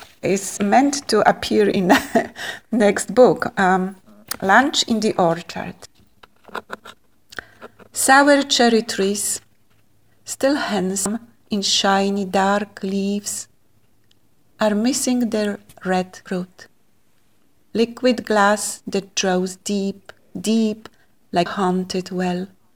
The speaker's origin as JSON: {"language": "English", "country": "Poland", "tie": "born or raised there", "said": "growing up in Poland in school at that time, poetry was very prominent."}